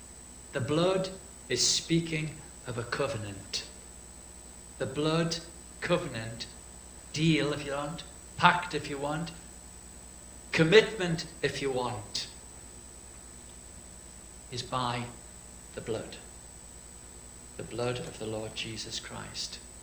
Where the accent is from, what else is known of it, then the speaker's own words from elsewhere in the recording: United Kingdom; We say, well, we're British. We live here.